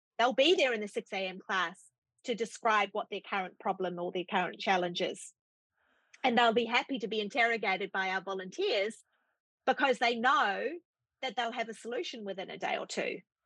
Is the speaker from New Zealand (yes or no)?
yes; New Zealand; And I'm a New Zealander